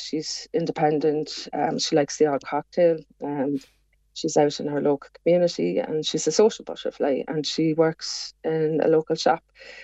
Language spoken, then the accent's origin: English; Cork, Munster, Ireland; because I'm from Cork myself